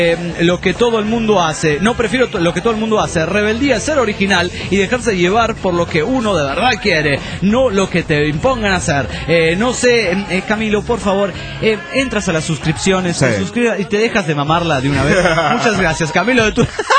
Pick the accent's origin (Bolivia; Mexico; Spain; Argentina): Mexico; Nezahualcóyotl, State of Mexico; Les comento que yo de chico viví en Netzahualcóatl